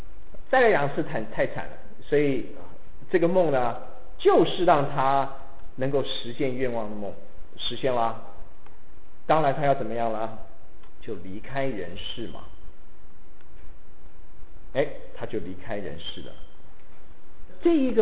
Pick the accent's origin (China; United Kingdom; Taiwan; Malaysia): China; Henan; 我老家河南啊